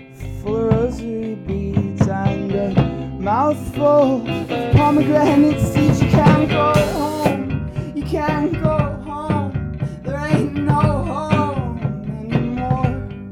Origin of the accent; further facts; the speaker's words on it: Fredericksburg, Virginia, United States; Yeah, I'm from Fredericksburg.